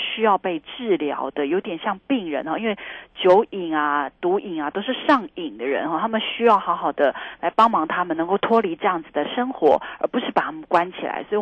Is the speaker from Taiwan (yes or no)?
yes; Taiwan; 而且可能跟我们台湾人的饮食文化有关了啊，大家希望晚上喝点小酒，然后放松一下